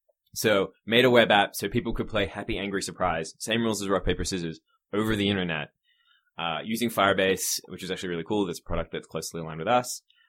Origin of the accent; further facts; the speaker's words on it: Australia; It's a joke I do a lot. Depends. I'm Australian by origin, so I mix my accent up a little.